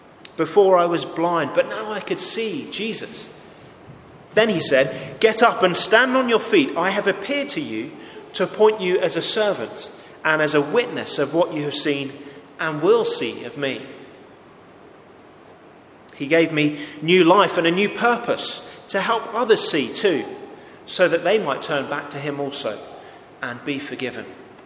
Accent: London, United Kingdom; at church where I grew up in London.

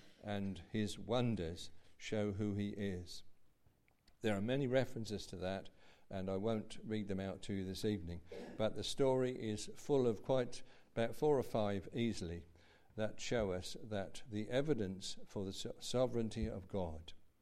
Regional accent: United Kingdom; perhaps I'm showing my pride in being British or something

